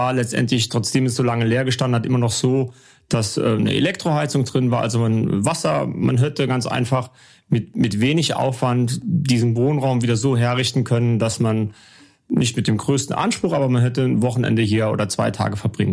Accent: Trittenheim, Rhineland-Palatinate, Germany; Ich bin ein gebürtiger Trittenheimer, zu 100%.

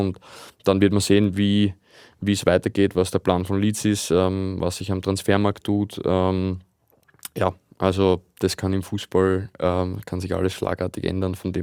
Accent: Vienna, Austria; für mich als Wiener im Urlaub daheim zu sein bei Familie und Freunden

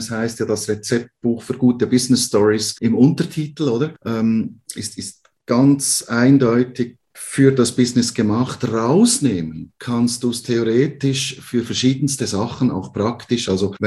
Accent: Switzerland; Ich bin im Gastgewerbe groß geworden in der Schweiz.

